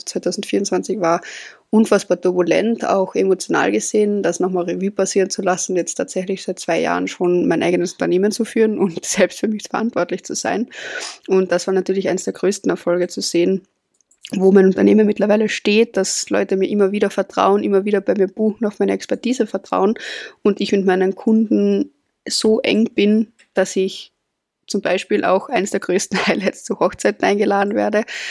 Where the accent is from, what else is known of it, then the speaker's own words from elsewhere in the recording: Austria; ich komme aus Österreich, bin 24 Jahre